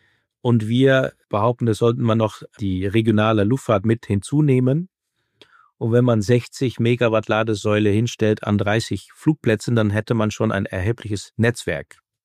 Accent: Netherlands; German is a second language; Ich komme aus den Niederlanden.

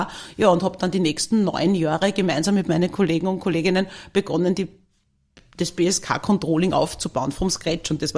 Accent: Linz, Upper Austria, Austria; now in Vienna, Austria; Ich bin gebürtige Linzerin

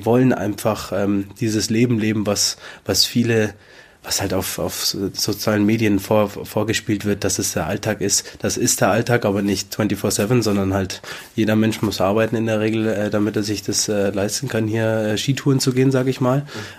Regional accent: Schöllang, Bavaria, Germany; aber ursprünglich bin ich aus Schöllang, das ist auf der anderen Talseite.

